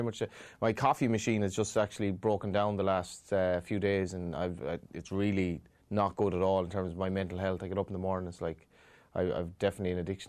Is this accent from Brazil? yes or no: no; Connacht, Ireland; you're from West Galway and I'm from East Galway, so it's a nice Galway theme